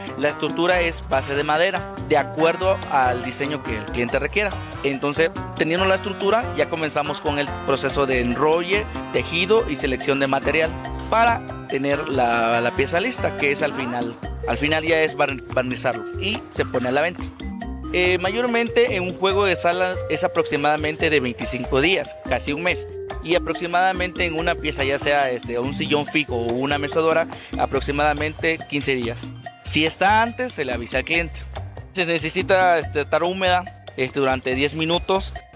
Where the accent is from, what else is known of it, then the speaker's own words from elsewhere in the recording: Tabasco, Mexico; soy artesano de Tabasco y trabajo fibra vegetales